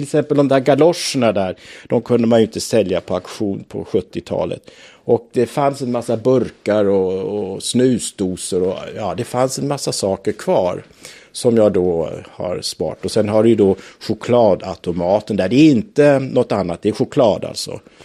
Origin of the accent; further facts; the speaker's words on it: Melbourne, Victoria, Australia; also born or lived in Ludvika; Nej, jag kommer söderifrån. Jag är uppvuxen i Melbourne.